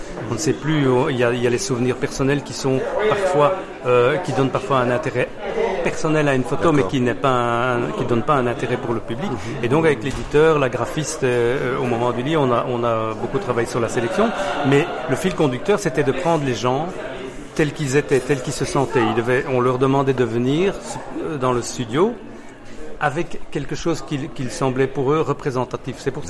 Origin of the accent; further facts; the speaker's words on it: Brussels, Belgium; Et après, moi j'ai découvert Namur. Je suis bruxellois.